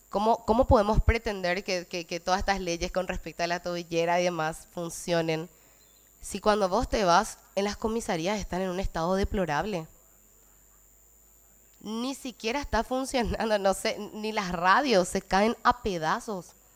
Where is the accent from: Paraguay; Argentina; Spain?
Paraguay; Porque como paraguayos, todos, ellos habrán hecho una promesa y nosotros también, como ciudadanos, precisamos de que ellos se sigan manteniendo firmes.